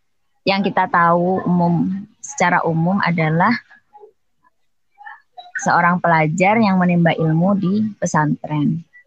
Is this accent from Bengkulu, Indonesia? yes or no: no; Banyuwangi, East Java, Indonesia; now in Purwokerto, Indonesia; Asalnya Banyuwangi.